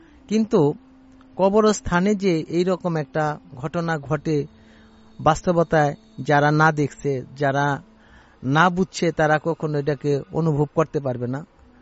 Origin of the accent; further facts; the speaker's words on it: Savar, Dhaka Division, Bangladesh; ঢাকা সাভার থেকে আসছি।